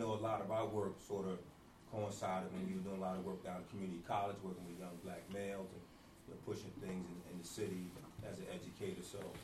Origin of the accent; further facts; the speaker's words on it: Philadelphia, Pennsylvania, United States; I'm honored as a Philadelphian.